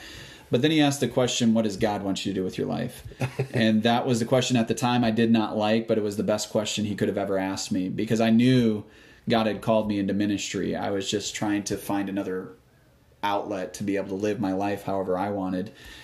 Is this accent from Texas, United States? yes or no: no; Michigan, United States; So a nutshell, I was born and raised in Michigan